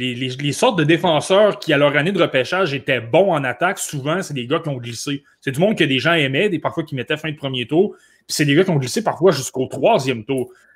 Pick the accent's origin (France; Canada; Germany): Canada; Moi, je suis Canadien